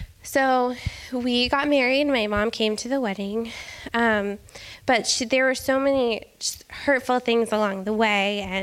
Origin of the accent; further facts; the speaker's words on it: Tulsa, Oklahoma, United States; I grew up in Tulsa, Oklahoma, so the middle of the country, far away from any extended family. My dad moved us there when I was 10.